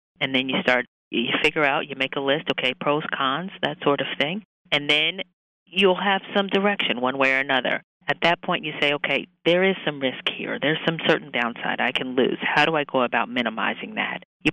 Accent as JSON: {"language": "English", "region": "Indiana", "country": "United States", "tie": "born or raised there", "said": "I'm Midwestern, you know, born and raised in Indiana, so very Midwestern values"}